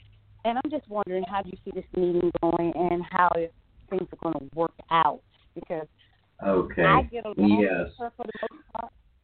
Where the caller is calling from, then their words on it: Atlanta, Georgia, United States; I'm calling from Atlanta, Georgia.